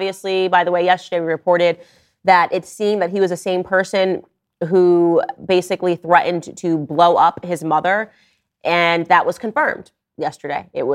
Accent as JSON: {"language": "English", "town": "Stamford", "region": "Connecticut", "country": "United States", "tie": "born or raised there", "said": "for the second time in my hometown, the second time, not the first, three individuals have dropped dead in Stamford, Connecticut due to an overdose."}